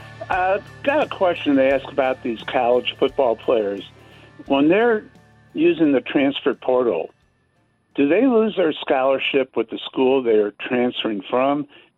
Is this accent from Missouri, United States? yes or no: yes; St. Louis, Missouri, United States; I'm from St. Louis, and we've had a lot of teams, high school teams, that travel across the country.